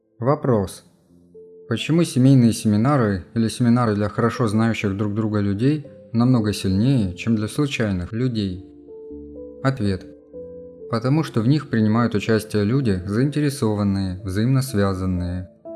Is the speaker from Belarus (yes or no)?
yes; Vitebsk, Vitebsk Region, Belarus; born there; Я родился в Витебске